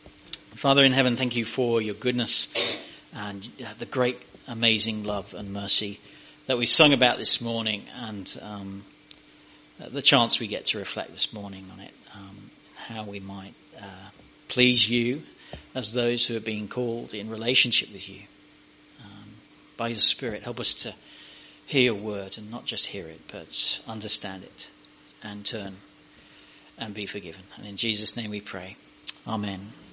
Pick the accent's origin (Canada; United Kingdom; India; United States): United Kingdom; England; because I'm English and I'm allowed to apologize for everything.